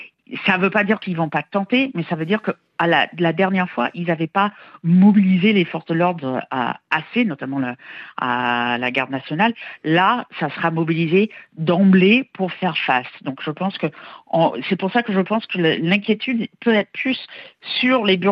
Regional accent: Washington, District of Columbia, United States; Moi, même quand j'étais enfant, je suis de Washington, on voyait encore les taches physiques sur des bâtiments.

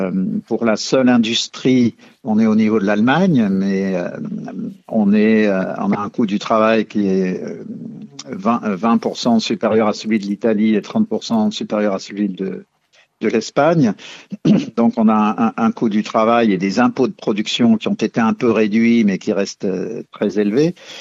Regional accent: France; c'est très désagréable pour nous en tant que Français

